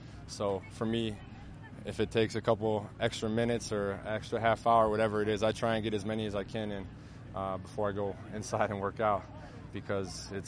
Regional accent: Wisconsin, United States; I mean, I grew up in Wisconsin, so I spent a couple days up at a Packers training camp when I was younger.

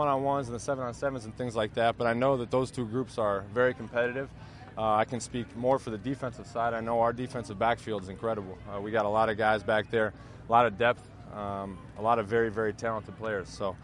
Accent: Wisconsin, United States; I mean, I grew up in Wisconsin, so I spent a couple days up at a Packers training camp when I was younger.

